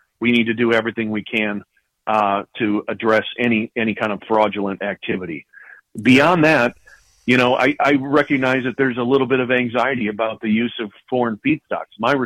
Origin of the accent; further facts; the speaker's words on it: Midwest, United States; And, you know, I grew up in the Midwest.